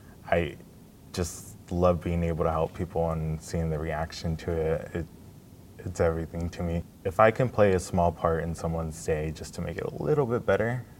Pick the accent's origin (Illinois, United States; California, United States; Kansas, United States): California, United States; Fresno; I am currently 24. I'm from Fresno, California